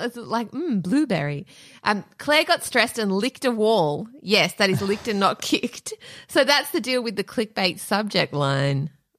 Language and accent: English; United Kingdom; As a Brit, our national curriculum somehow just skips all of the horrific colonial history.